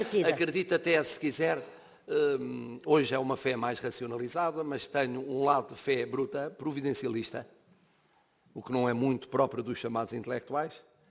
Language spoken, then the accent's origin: Portuguese; Portugal; quando me perguntam o que é, eu digo, católico. Só depois de católica é que sou português